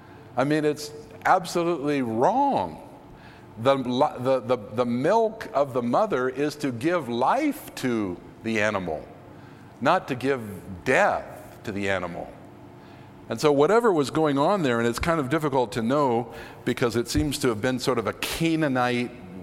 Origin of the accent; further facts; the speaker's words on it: United States; And as an American, I have to say that in my own country, Sunday has become anything but God's day.